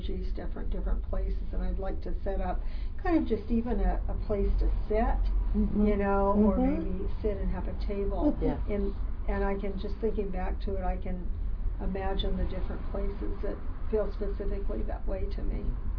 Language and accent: English; Sebastopol, California, United States; because I grew up here in Sebastopol